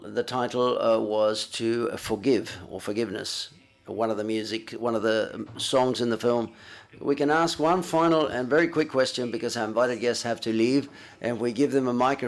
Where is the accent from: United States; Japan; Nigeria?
Japan; English is a second language; I was born in Japan and I was brought up in Japan, so therefore I can say that I identify myself with the Japanese culture.